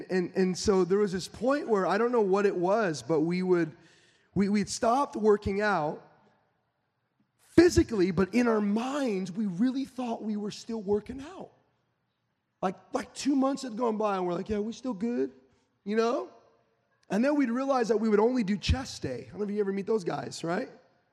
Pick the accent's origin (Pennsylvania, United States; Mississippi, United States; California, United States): California, United States; I mean, I'm from NorCal. I know how that all works.